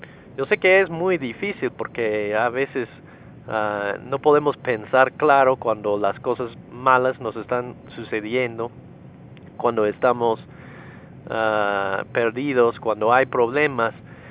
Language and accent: Spanish; United States; Spanish is a second language; now in Mexico City, Mexico; siendo gringo, en la Ciudad de México no te va a sorprender que me pierdo mucho